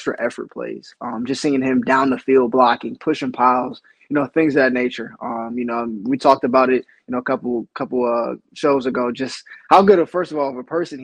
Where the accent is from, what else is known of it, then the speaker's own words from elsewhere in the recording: Ohio, United States; because growing up, I'm from Northeast Ohio.